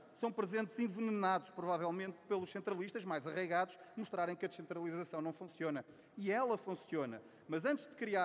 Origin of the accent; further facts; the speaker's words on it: Lisbon, Portugal; Sou lisboeta